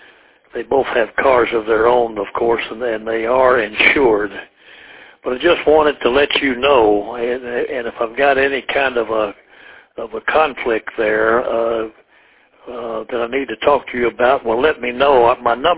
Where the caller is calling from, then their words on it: League City, Texas, United States; I'm calling you from League City, Texas, where Gene and I now live, as you probably know that, though.